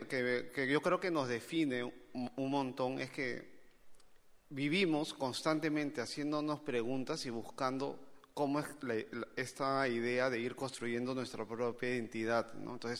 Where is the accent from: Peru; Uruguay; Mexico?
Peru; Trujillo, La Libertad; yo vengo del norte, vengo de Trujillo, es mi paisaje infantil